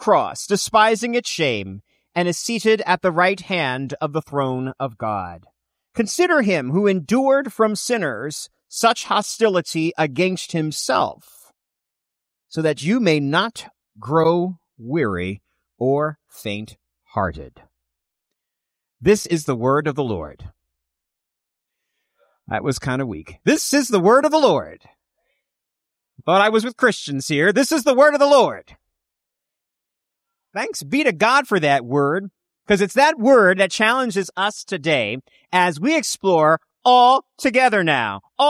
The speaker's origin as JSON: {"language": "English", "town": "New York City", "region": "New York", "country": "United States", "tie": "born or raised there", "said": "And as one who was born and raised in New York City, I was born in Queens."}